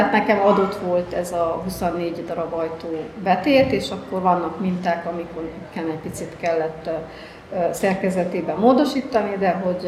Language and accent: Hungarian; Agyagfalva, Harghita, Romania; a régi képek, azok a saját képeim, én onnan származok